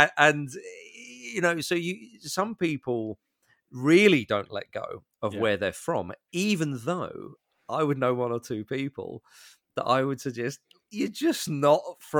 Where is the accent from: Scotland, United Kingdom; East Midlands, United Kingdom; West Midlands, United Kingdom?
Scotland, United Kingdom; Edinburgh; growing up in Edinburgh, that my family were all English.